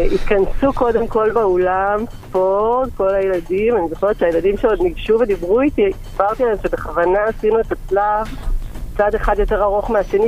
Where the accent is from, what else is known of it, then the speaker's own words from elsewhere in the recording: Jerusalem, Jerusalem District, Israel; אני גדלתי בגילו בירושלים.